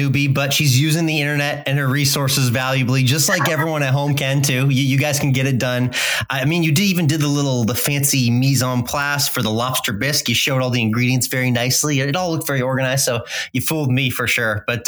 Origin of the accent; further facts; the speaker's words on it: New England, United States; I'm from New England where lobsters are ubiquitous